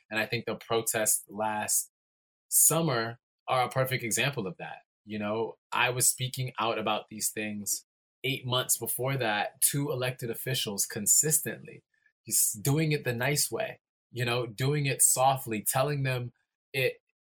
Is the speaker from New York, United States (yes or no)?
yes; New York, United States; really being in tune with real life as a New Yorker, as a person